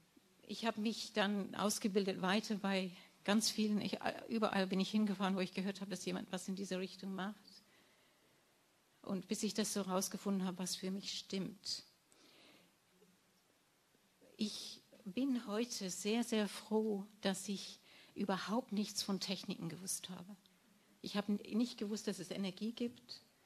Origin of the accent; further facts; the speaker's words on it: England, United Kingdom; Und dann bin ich in meine Heimat nach England gefahren und habe gedacht, ich suche mir einen Heiler.